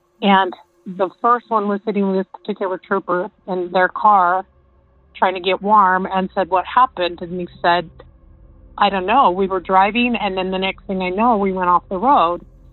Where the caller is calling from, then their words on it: Utah, United States; I'm calling from Utah.